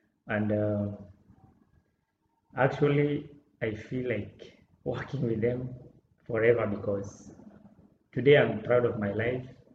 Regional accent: Samburu County, Kenya; English is a second language; I come from Samburu, that is in Kenya. We have 47 counties in Kenya, and now Samburu is one of them. We are in the northern part of Kenya.

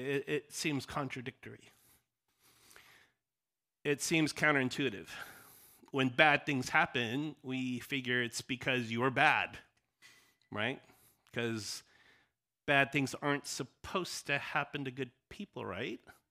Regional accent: Los Angeles, California, United States; born there; I was born in South Central LA. I wasn't from the East

